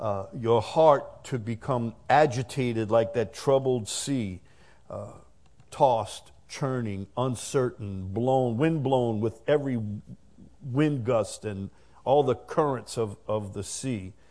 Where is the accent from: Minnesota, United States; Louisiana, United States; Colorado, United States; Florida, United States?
Louisiana, United States; Chalmette; Years ago, when I grew up in Chalmette, not far from the Chalmette battlefield, so we would ride our bikes over there, me and my buddies.